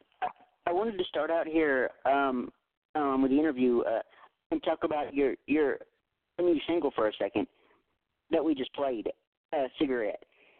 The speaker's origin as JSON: {"language": "English", "region": "Tennessee", "country": "United States", "said": "Well, I'm from Tennessee, so we're virtually neighbors."}